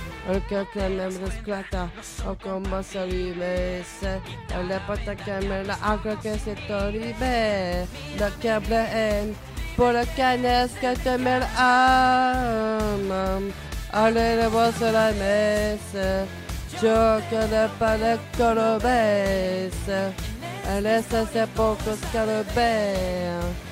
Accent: Tangier, Tanger-Tetouan-Al Hoceima, Morocco

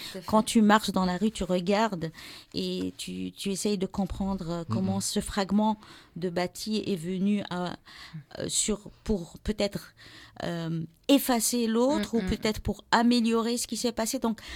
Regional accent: Algiers, Algiers Province, Algeria; D'où je viens, eh ben je suis d'Alger et c'est une ville. Donc Alger, c'est une ville au bord de la mer.

